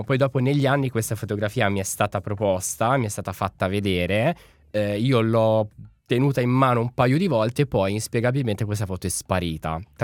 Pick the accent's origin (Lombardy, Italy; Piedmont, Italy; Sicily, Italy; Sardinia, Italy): Lombardy, Italy; Milan; Sono di Milano.